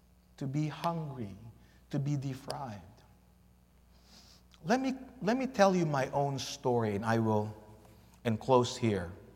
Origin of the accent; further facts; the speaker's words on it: Philippines; I'm from the Philippines. My membership is in the Philippines Conference.